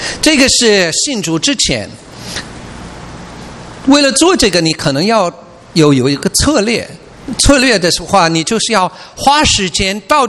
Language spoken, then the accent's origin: Chinese; United States; Chinese is a second language; 我是美国人，所以我很容易说到那个，但是我在中国我发现人家都不说那个词